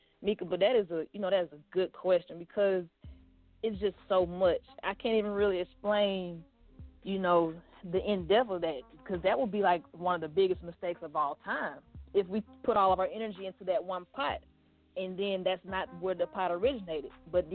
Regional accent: United States; as an American, you know, when things like this happen, everybody's in shock.

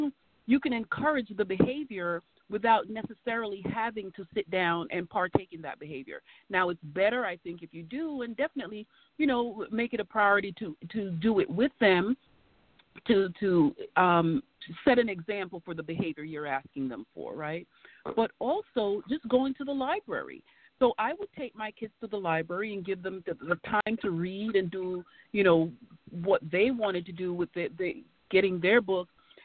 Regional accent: New York City, New York, United States; So I was in the New York City public schools. I grew up in the Bronx

